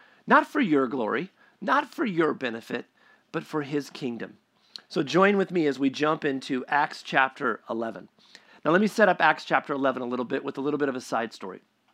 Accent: Sacramento, California, United States; As a kid, when I was growing up in Sacramento, and I want to be full disclosure, my mother watches every once in a while online.

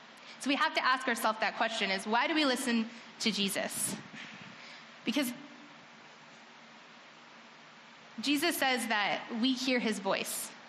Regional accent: Moreno Valley, California, United States; I grew up in Moreno Valley, California.

